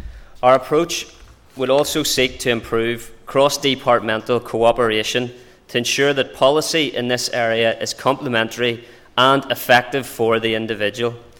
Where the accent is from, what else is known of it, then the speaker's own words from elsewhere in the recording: Belfast, Northern Ireland, United Kingdom; As someone who was born and raised in East Belfast, a constituency renowned for its industry and enterprise, based on a foundation of world-class talent and skills, I know the importance of inspiring and equipping our people to succeed